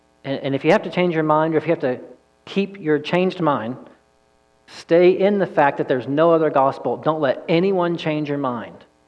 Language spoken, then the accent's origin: English; Texas, United States; moved away as an adult; I tell you guys, I grew up in East Texas. I couldn't find China on a map in high school.